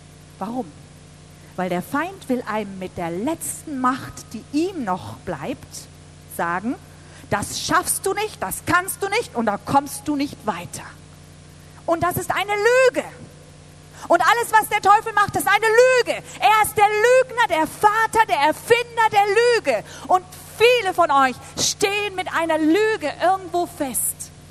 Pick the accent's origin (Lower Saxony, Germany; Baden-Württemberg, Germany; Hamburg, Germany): Hamburg, Germany; ich bin Hamburger, ne, auch seit Generationen